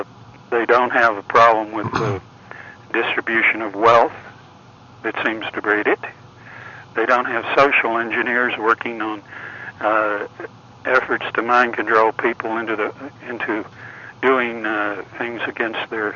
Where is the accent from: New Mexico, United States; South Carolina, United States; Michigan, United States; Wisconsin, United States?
New Mexico, United States; Las Vegas; born there; also born or lived in Texas; My mother had left my father and come to live with her father. And she had a job in Las Vegas, New Mexico, where I was born. Something happened, and she came to Texas with me, her brother, and her cousin.